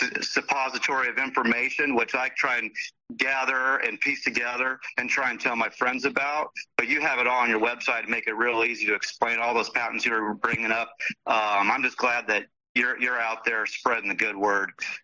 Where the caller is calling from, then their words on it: Sherwood, Arkansas, United States; Sherwood, Arkansas